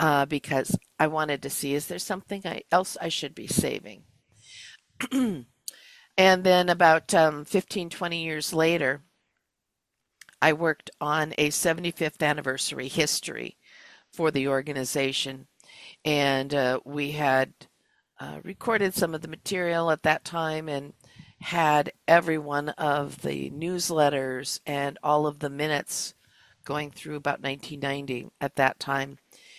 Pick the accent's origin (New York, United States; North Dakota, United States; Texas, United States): North Dakota, United States; also born or lived in Minnesota, United States; I grew up in the blind community. I was raised in North Dakota and Minnesota.